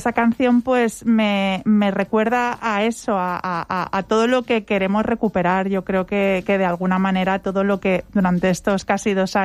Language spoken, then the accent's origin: Spanish; Benidorm, Valencian Community, Spain; No, nacida en Benidorm y vamos, llevo viviendo en Benidorm.